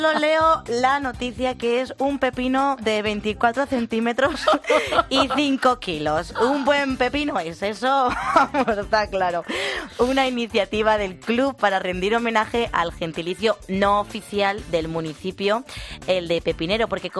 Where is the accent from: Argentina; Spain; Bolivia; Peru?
Spain; Alfara del Patriarca, Valencian Community; soy de Alfara del Patriarca.